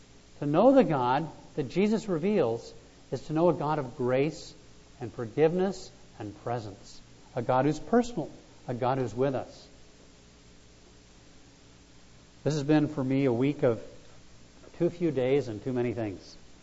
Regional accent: Connecticut, United States; I said, well, I grew up in Connecticut and I'm going to college in Massachusetts.

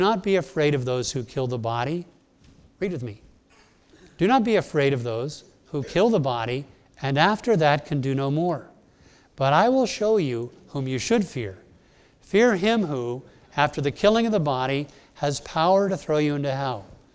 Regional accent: Bahamas; also born or lived in Connecticut, United States; in my childhood growing up in the Bahamas and in Connecticut, I was used to Christians. I'd been to church my whole life.

